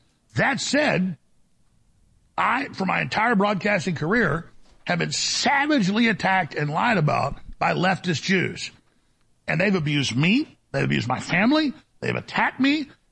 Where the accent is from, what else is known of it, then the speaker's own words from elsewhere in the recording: United States; And I am American.